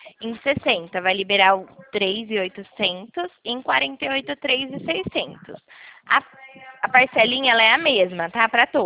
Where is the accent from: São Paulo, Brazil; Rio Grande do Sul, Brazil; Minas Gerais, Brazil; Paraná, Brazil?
São Paulo, Brazil; Nova Odessa; Não, eu sou daqui do interior de São Paulo, da cidade de Nova Odessa.